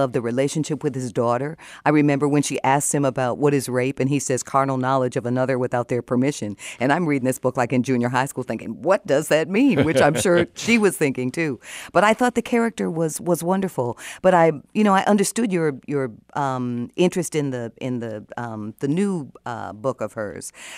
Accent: Detroit, Michigan, United States; which was very important to me growing up in Detroit.

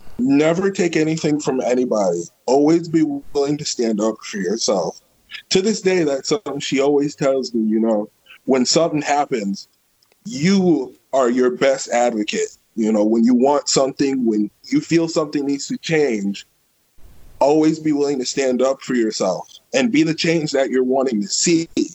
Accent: Bloomington, United States; now in Georgia, United States; I was growing up in Bloomington. In Bloomington, everything was kind of hush-hush and like people weren't as open with their feelings. Now, here in Georgia

